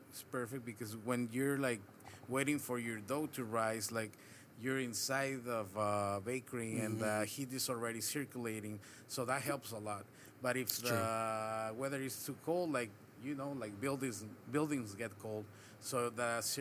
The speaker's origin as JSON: {"language": "English", "region": "Querétaro", "country": "Mexico", "tie": "born or raised there", "also_born_or_lived": "Celaya", "said": "I was born in Celaya, Guanajuato. I live in most of my life in Querétaro. I was moving all around."}